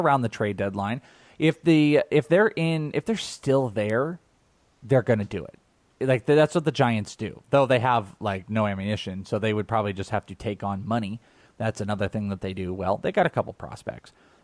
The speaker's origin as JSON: {"language": "English", "region": "Wales", "country": "United Kingdom", "said": "I'm Welsh."}